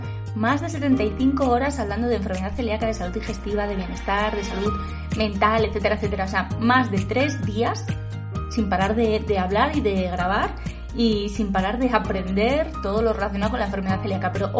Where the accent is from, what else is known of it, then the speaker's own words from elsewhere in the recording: Cangas del Narcea, Asturias, Spain; en Cangas del Narcea, en mi pueblo